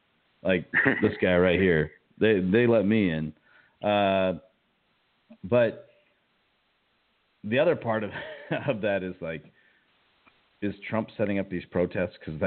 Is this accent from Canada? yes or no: yes; Canada; being born Canadian is the coolest thing that's ever happened to me.